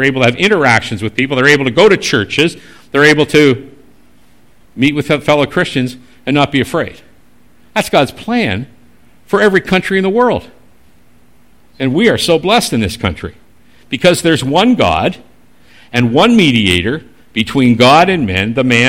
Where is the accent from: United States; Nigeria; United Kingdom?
United Kingdom; Northern Ireland; I'm Northern Irish.